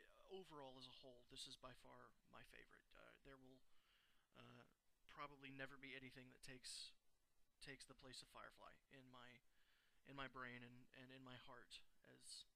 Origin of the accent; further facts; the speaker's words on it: Texas, United States; I'm from Texas, which doesn't really excuse much